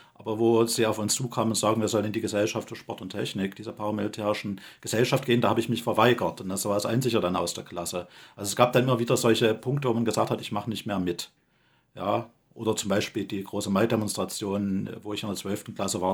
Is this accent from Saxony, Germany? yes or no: yes; Dresden, Saxony, Germany; Also ich komme aus Dresden und Dresden war zwar auch in der Elbtallage, hatte nicht die beste Luft in zu DDR-Zeiten.